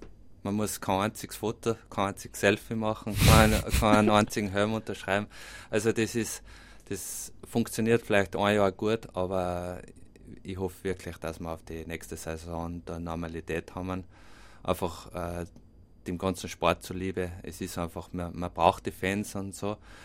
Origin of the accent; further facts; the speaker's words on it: Radstadt, Salzburg, Austria; weil Radstadt, also meine Heimat, ist doch weit von Südtirol weg